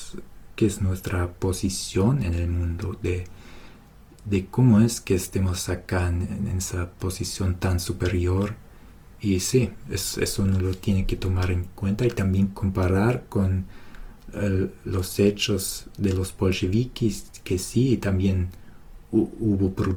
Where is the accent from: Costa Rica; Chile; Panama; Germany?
Germany; Spanish is a second language; como alemán yo siempre me voy. Siempre voy siguiendo las leyes, las normas